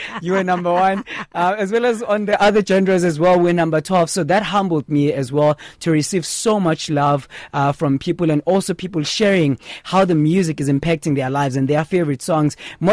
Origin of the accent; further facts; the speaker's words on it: Katlehong, Gauteng, South Africa; I am from Katlehong in the East Rand. That's where I was born and raised.